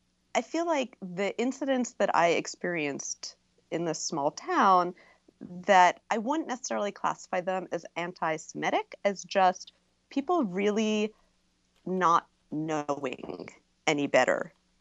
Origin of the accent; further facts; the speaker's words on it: Philadelphia, Pennsylvania, United States; I grew up in Philadelphia.